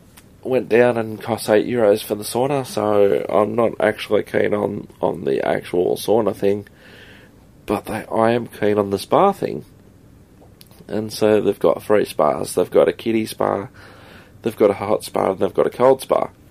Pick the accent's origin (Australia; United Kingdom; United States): Australia; And then they asked, you know, where am I from? And I said, Australia. And then once they found out I was from Australia